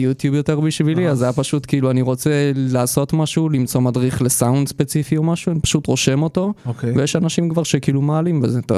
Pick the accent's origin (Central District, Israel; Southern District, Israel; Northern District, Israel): Southern District, Israel; Ashkelon; אני מגיע מאשקלון, אז קודם כל טיפה עליי. אני … אני בן 22 מאשקלון.